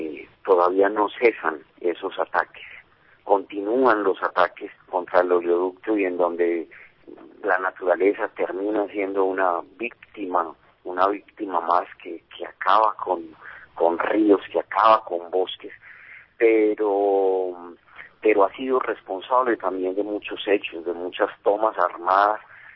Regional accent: Medellín, Antioquia, Colombia; yo crecí en la Universidad Nacional de Medellín.

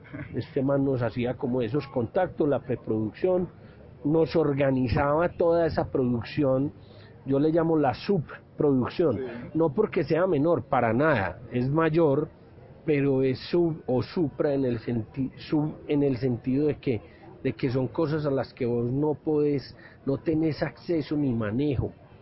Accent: Medellín, Antioquia, Colombia; yo es que en Medellín sí es mi tierra

